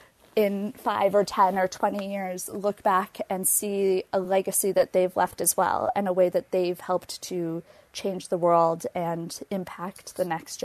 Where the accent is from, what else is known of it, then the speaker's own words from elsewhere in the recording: Minneapolis–Saint Paul, Minnesota, United States; so I grew up in the Twin Cities and was in public school my entire life